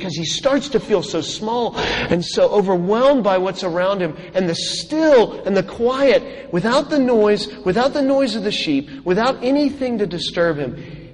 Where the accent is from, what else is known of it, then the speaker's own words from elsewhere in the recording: Texas, United States; You know, I'm from Texas originally, and as most of you Texans know, and those of you that don't, I feel sorry for you, and you should know, that football is big in Texas.